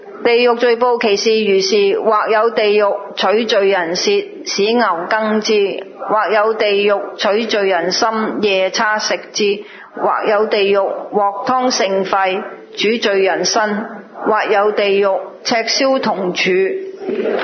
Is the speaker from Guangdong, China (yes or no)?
yes; Guangdong, China; accent: Cantonese; 我们广东话有一句说话